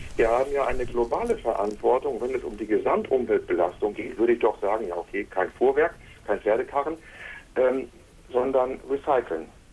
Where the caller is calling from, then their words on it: Wolfsburg, Lower Saxony, Germany; Ja, ich bin aus Wolfsburg